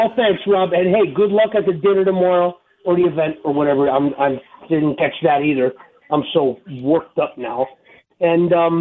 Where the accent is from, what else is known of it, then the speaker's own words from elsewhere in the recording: New Jersey, United States; I always say, you know, I'm from Jersey.